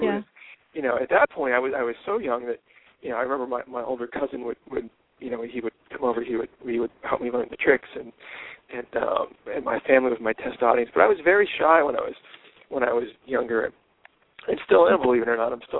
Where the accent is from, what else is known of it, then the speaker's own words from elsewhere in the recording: Pittsburgh, Pennsylvania, United States; now in Los Angeles, United States; I'm from Pittsburgh.